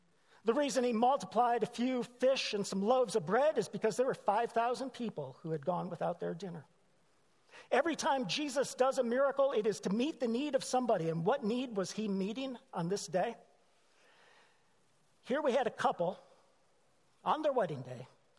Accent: Marlette, Michigan, United States; I'm from Marlette. It's a small town in Michigan located approximately 70 miles north of Detroit.

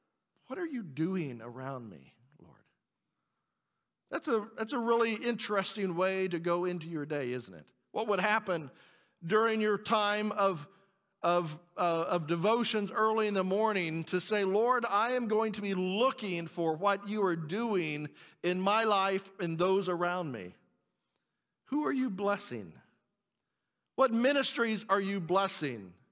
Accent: Missouri, United States; Now, I'm a hillbilly from Missouri, and when I grew up, there wasn't a whole lot of oceans really near my hillbilly country.

